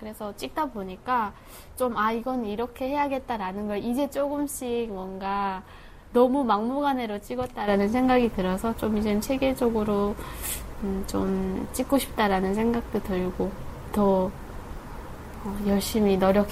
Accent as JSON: {"language": "Korean", "country": "North Korea", "moved": "yes", "lives_now": "South Korea", "said": "저는 2009년도에 탈북을 해서"}